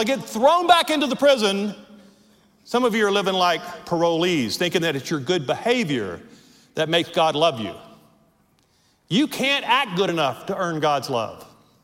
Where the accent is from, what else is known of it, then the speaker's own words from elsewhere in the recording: Louisiana, United States; I'm from Louisiana. We have a lot in common.